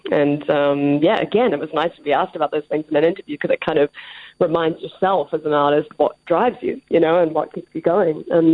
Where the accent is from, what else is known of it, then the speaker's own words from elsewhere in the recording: New Zealand; now in New York, United States; Well, you'd understand being a Kiwi.